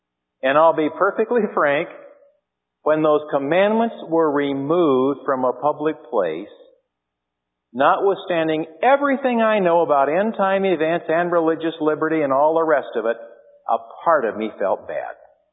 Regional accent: Hollywood, California, United States; the trash that comes from my hometown of Hollywood feeds through the television set into their souls

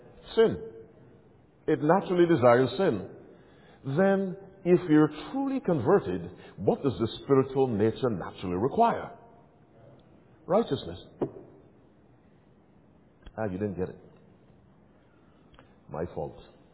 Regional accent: Barbados; wrote me from Barbados, which is where I'm from originally. And I was delighted to know that someone in my home country was listening.

